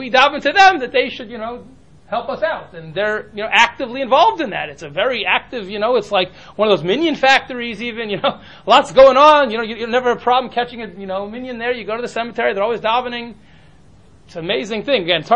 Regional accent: Ohio, United States; She's from New York and I'm from Ohio, but we met in Russia.

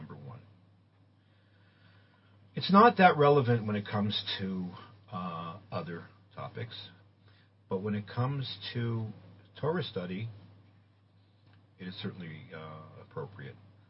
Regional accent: Boston, Massachusetts, United States; I didn't do that because I was from Boston. People from Boston got a pass.

